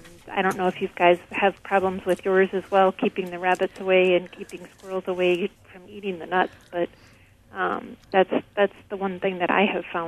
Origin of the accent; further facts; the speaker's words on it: Wisconsin, United States; I am from Northern Wisconsin.